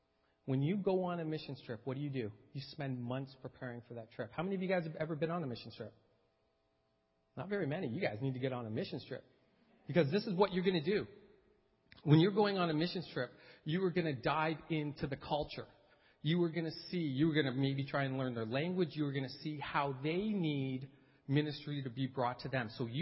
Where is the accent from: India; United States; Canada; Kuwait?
Canada; I know we're Canadian.